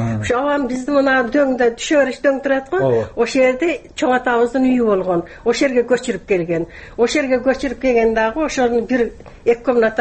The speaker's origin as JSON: {"language": "Kyrgyz", "town": "Aravan", "region": "Osh Region", "country": "Kyrgyzstan", "tie": "born there", "also_born_or_lived": "Bishkek", "said": "Аравандан мен төрөлгөнмүн. Төрөлгөндөн кийин анан баягы атам көтөрүшүп Бишкекке алып кетет."}